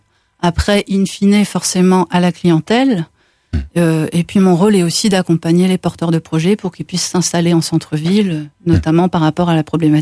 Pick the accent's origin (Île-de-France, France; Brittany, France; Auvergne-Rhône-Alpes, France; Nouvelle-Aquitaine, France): Brittany, France; Quimper; now in Villefranche-de-Rouergue, France; Je suis originaire en fait de Quimper.